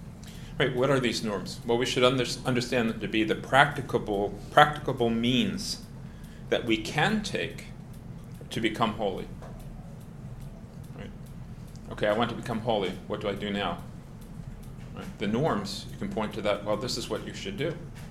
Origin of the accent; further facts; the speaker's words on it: Florida, United States; I'm from Southwest Florida, and the Masters is this weekend